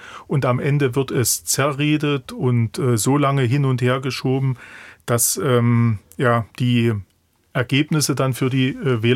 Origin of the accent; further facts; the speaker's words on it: Saxony-Anhalt, Germany; ich komme jetzt aus Sachsen-Anhalt